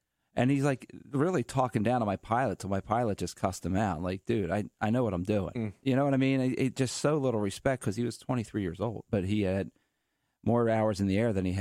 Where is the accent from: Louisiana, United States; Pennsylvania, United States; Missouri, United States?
Pennsylvania, United States; Philadelphia; We're from Philadelphia.